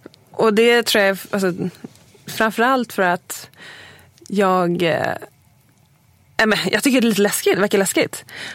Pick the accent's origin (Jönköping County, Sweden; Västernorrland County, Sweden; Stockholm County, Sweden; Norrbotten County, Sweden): Stockholm County, Sweden; Segeltorp; jag är uppvuxen i Segeltorp utanför Huddinge. Sen flyttade jag till Lidingö när jag var typ 18-19.